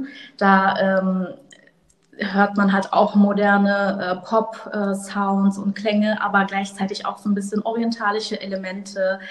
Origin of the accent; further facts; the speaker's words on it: Berlin, Germany; gebürtige Berlinerin.